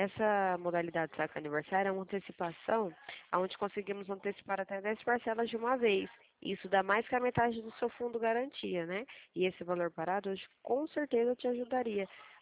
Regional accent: Presidente Prudente, São Paulo, Brazil; sou de Presidente Prudente.

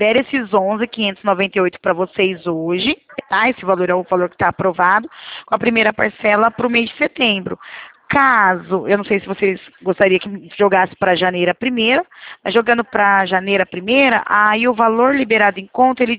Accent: Presidente Prudente, São Paulo, Brazil; Que é o DDD que a gente utiliza aqui, porque a gente é de Presidente Prudente.

